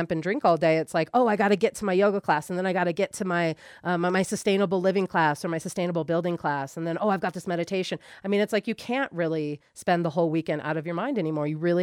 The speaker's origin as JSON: {"language": "English", "town": "San Francisco", "region": "California", "country": "United States", "said": "I'm a raver from San Francisco from the late 80s, early 90s"}